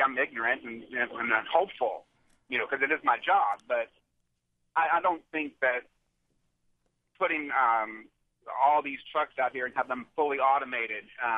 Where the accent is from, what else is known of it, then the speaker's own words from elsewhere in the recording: Louisville, Kentucky, United States; I'm from Louisville, Kentucky, but I'm in Indiana right now